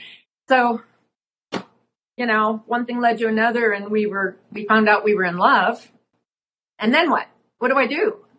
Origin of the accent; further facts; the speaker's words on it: Minnesota, United States; also born or lived in Colorado; So yeah, I grew up in Minnesota and then Colorado and then married.